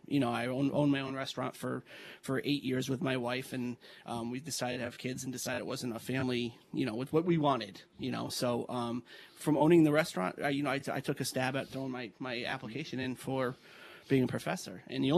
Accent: Massachusetts, United States; When I grew up in Western Western Mass, we had a vocational school.

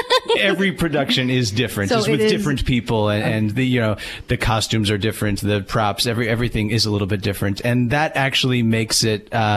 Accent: New Jersey, United States; I'm from New Jersey.

